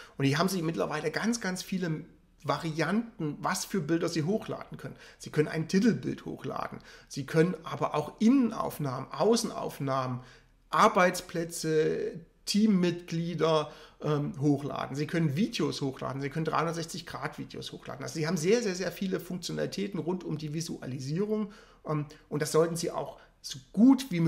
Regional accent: Leipzig, Saxony, Germany; weil ich komme aus Leipzig, Wiederitzsch, Friseure in meinem Umfeld angezeigt.

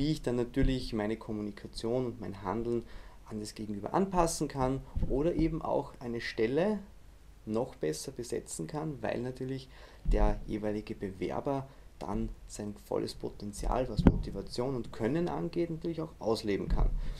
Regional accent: Salzburg, Austria; ich komme aus Salzburg, aus Österreich

